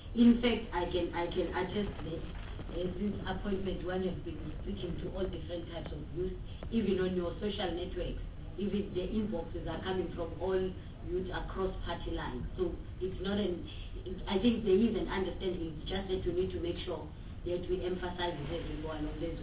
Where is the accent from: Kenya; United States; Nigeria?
Kenya; particularly because I'm from Kenya, and I know of two properly functioning youth directorates in the government department.